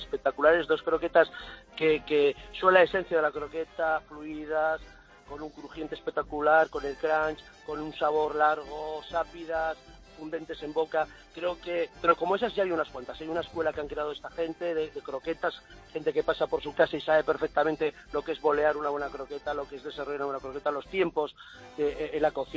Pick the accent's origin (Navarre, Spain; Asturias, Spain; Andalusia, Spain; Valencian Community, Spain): Asturias, Spain; Hombre, yo soy de Asturias